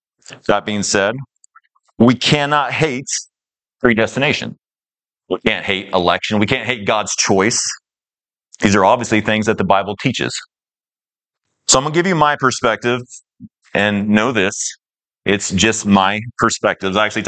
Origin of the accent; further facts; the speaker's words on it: Bloomfield, Indiana, United States; born there; I was born in America, in Bloomfield, Indiana, in 1985 to a Christian family that attended a biblically faithful church.